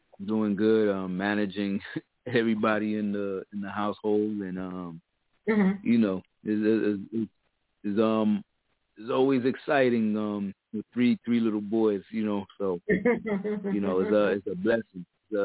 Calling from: Florida, United States; Hey, LaShawn. … from Florida. How you doing?

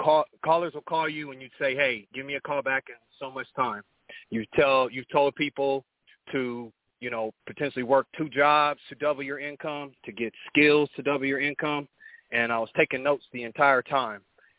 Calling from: Denver, Colorado, United States; from Denver.

